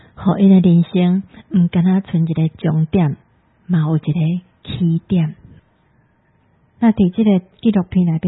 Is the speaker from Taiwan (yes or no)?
yes; Taiwan; 我们台湾人实在是太过不够爱我们的母亲台湾